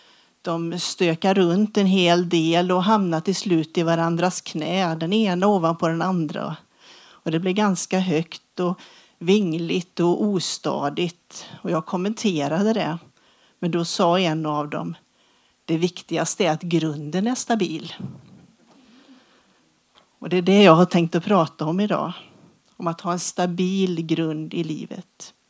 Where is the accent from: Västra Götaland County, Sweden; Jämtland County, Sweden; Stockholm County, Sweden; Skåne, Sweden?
Västra Götaland County, Sweden; Sparsör; Det här är lite som hemma för mig på något vis. För att jag är uppväxt i Sparsör.